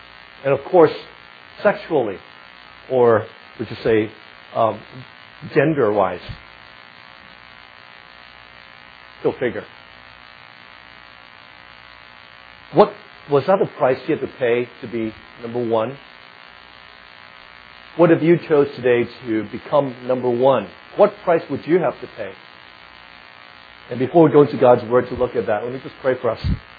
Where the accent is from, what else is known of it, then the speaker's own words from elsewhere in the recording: United States; And because I'm American, they would ask me, so what's with this